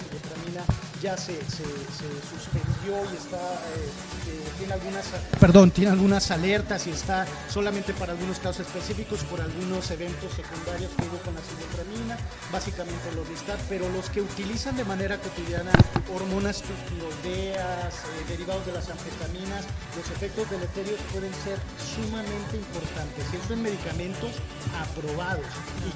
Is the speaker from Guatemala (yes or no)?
no; Mexico; nosotros como mexicanos o como latinos.